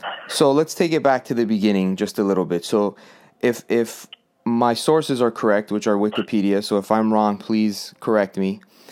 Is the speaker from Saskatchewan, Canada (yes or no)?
no; Toronto, Ontario, Canada; Well, growing up in Toronto, I can totally relate